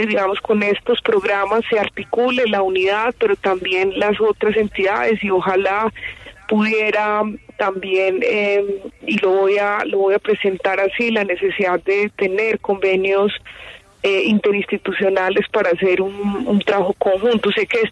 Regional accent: Antioquia, Colombia; also born or lived in Medellín; yo soy del suroeste de Antioquia porque allá son mis padres. Y crecí ahí toda mi infancia. Nací porque me tenían que sacar de urgencia del parto de mi madre en Medellín

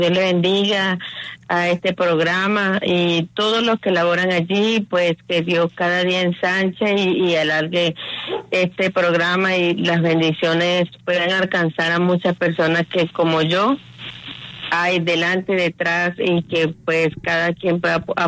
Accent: Venezuela; now in Colombia; Yo vivo con tres nietos, la nuera, ella no tiene trabajo fijo. Yo sufro, tengo 55 años, soy de Venezuela. Tengo 7 años acá en Colombia y pues vivo arrendada.

